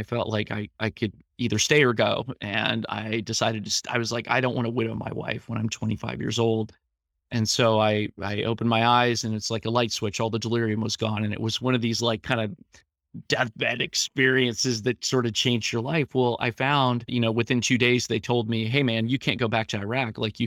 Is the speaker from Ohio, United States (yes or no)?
yes; Columbus, Ohio, United States; Well, I grew up here in Columbus, Ohio, in the Central Ohio area.